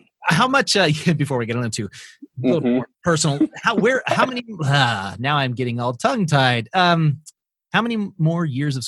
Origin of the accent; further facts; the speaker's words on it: Idaho Falls, Idaho, United States; Like I said, I'm not LDS, but I'm kind of honorary LDS because I grew up in Idaho Falls, Idaho, right?